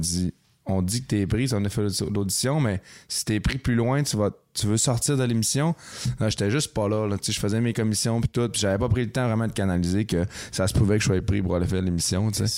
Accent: La Baie, Quebec, Canada; born there; j'étais en avant du Canadian Tower à Ville-de-la-Baie, où tu sais que je suis né, au SAG.

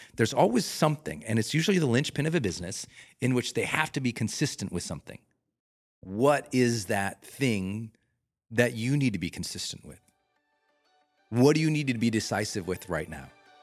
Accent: Montana, United States; And I'm a Rocky Mountain kid. I'm from Montana, but, you know, the Rockies extend all the way up, as you know.

